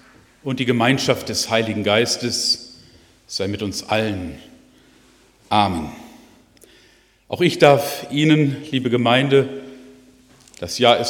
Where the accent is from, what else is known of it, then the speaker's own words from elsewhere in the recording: Altenau, Lower Saxony, Germany; Für ein paar Tage konnte ich mein Heimatdorf Altenau im Oberharz besuchen.